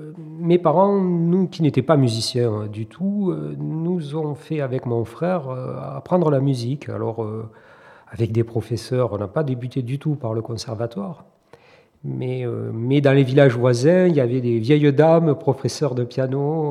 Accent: La Salvetat-Saint-Gilles, Occitanie, France; also born or lived in Toulouse; Je suis un Toulousain, d'abord, puisque je suis né à Toulouse en 1962. J'ai vécu mon enfance dans la campagne toulousaine, à la Salvetat-Saint-Gilles, qui maintenant est une ville, mais qui à l'époque était vraiment un petit village de campagne.

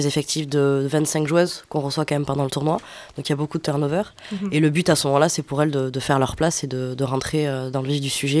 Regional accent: Toulouse, Occitanie, France; Donc c'était tout naturel de réaliser ce tournoi chez nous, à Toulouse.

